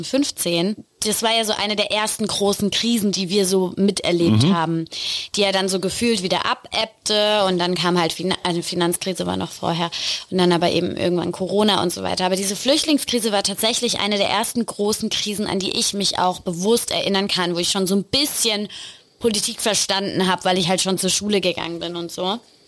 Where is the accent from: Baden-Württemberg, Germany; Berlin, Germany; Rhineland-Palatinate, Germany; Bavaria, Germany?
Rhineland-Palatinate, Germany; Ich komme aus der Pfalz, hallo.